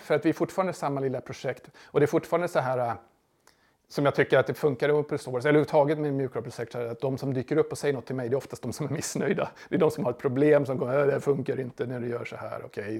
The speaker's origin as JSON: {"language": "Swedish", "country": "Sweden", "said": "Det är ju vi är några svenskar"}